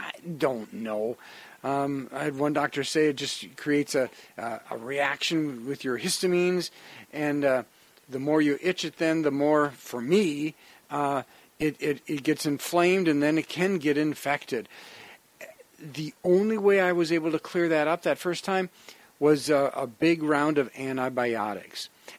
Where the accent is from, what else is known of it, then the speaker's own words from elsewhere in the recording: Wisconsin, United States; I grew up in Wisconsin, and we had mosquitoes and horseflies, and oh, they would bite and bite.